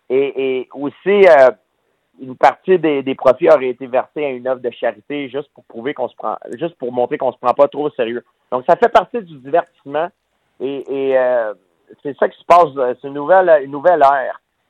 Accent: Saint-Isidore, Canada; Puis j'ai déménagé en appartement vers 16, 17, peut-être 18 ans dans ce bout-là. Et c'est là que j'ai quitté Saint-Isidore, mais je garde toujours le pied à Saint-Isidore aussi parce que j'y retourne voir mes parents à chaque semaine.

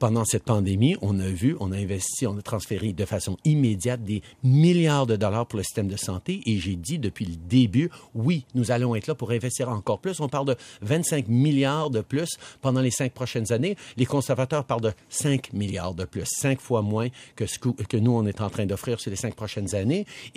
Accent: Quebec, Canada; Je suis Québécois.

